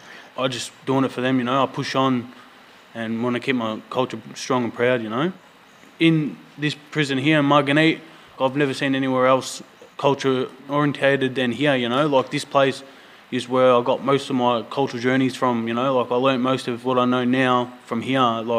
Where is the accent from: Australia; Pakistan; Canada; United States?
Australia; Mildura, Victoria; now in Shepparton, Australia; I live in Shep, but I'm originally from Mildura, Barkindji mob.